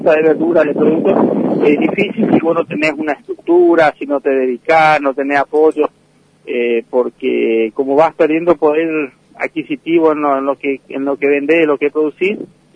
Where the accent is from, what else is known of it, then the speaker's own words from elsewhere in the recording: San Antonio, Misiones, Argentina; now in Iguazú, Argentina; yo soy nacido en San Antonio, o sea, zona norte también, nací, me crié en la chacra, soy agricultor de cuna, y vine a Iguazú ya hace 23 años, pero en las 2.000 hectáreas hace 5 años más o menos que estoy.